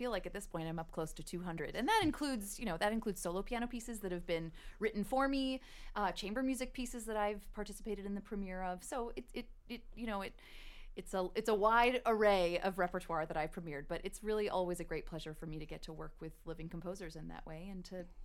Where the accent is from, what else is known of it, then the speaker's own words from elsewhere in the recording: Minneapolis, Minnesota, United States; I'm from Minneapolis.